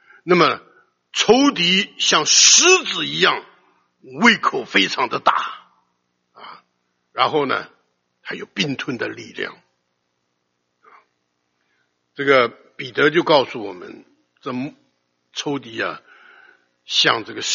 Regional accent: China; 虽然我们中国人讲这个熊掌很好吃啊

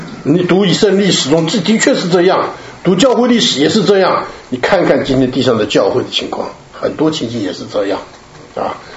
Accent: Taiwan; 因为我们从台湾来，我们就觉得好笑

